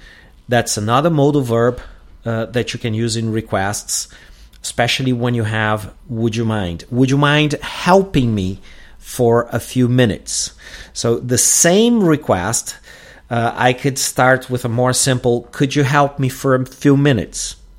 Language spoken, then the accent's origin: English; Porto Alegre, Rio Grande do Sul, Brazil; English is a second language